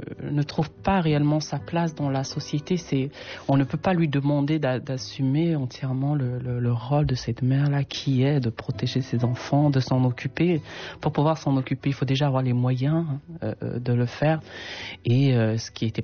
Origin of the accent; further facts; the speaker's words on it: Cameroon; moved away; depuis que je suis partie du Cameroun